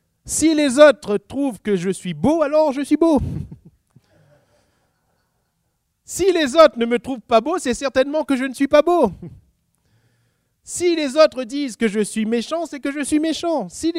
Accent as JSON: {"language": "French", "country": "Réunion", "said": "Mais de là où je viens, à l'île de la Réunion, ou même dans la France, dans tout ce monde occidental, en Europe"}